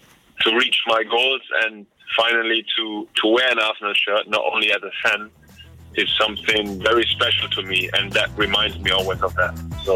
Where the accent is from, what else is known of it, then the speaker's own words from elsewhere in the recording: Hannover, Lower Saxony, Germany; It is in my office, in my hometown.